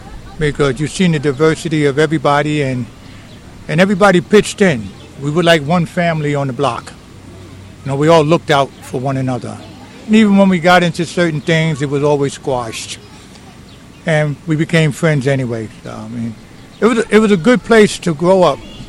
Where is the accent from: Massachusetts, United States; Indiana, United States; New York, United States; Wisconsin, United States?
New York, United States; New York City; I grew up in Park Slope. I came here when I was about 5, and I've been here for over 30-something years, and then I moved up to Eastern Parkway and Washington Avenue and bought me my own co-op.